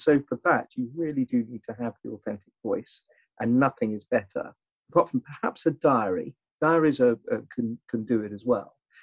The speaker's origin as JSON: {"language": "English", "region": "England", "country": "United Kingdom", "said": "I'm an Englishman"}